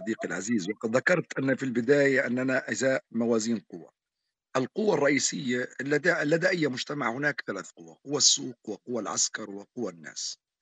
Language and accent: Arabic; Palestine; والموضوع ليس هم ونحن، جميعنا كفلسطينيين، كل اللي في هذه الغرفة وكل من خارجها